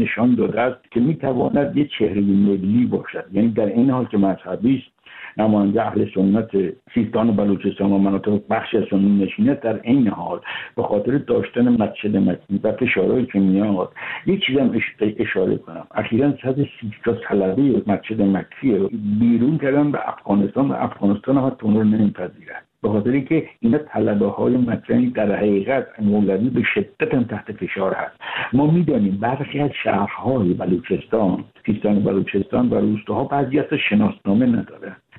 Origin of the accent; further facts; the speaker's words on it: Iran; ما ایرانیم، چه شیعه چه سنی چه بهایی، خیلی مهم است.